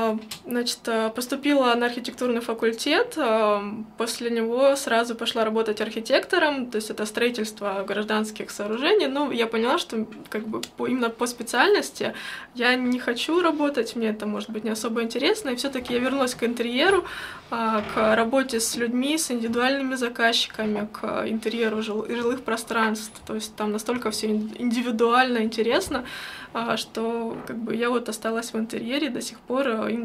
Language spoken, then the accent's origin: Russian; Ukraine; now in Moscow, Russia; Да, я из Украины, а в Москве я уже 7 лет, а вот... Ну, ислам приняла недавно.